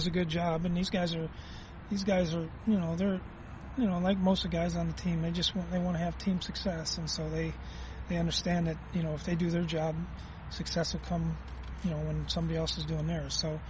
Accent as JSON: {"language": "English", "region": "Minnesota", "country": "United States", "said": "Well, I'm in Minnesota, so I'll go gray duck. I never heard of that before, but hey, I'm a Minnesotan."}